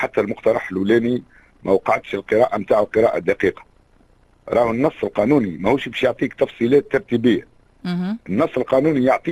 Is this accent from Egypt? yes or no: no; Tunisia; سنناضل من اجل انه يكون عندنا في تونس قانون مشرف يجرم هذا التطبيع